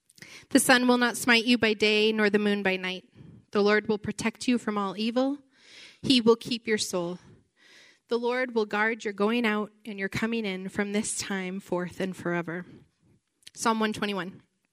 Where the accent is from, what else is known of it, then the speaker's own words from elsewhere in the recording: Washington, United States; I grew up in Washington.